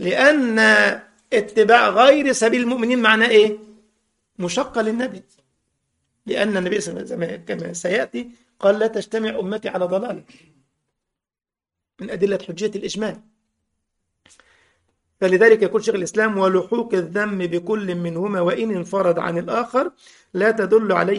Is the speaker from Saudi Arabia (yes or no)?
no; Egypt; احنا عندنا في مصر بيقولوا كده